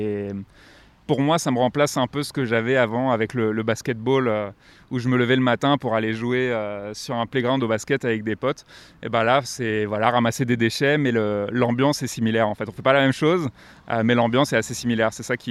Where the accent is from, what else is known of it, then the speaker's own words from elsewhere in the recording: Paris, Île-de-France, France; Plus j'ai grandi à Paris, donc c'est vraiment une ville où il y a des déchets partout.